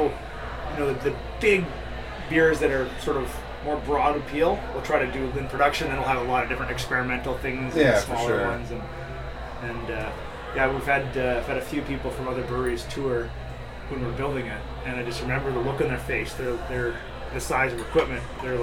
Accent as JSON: {"language": "English", "town": "Trail", "region": "British Columbia", "country": "Canada", "said": "I think our niche is we're from Trail."}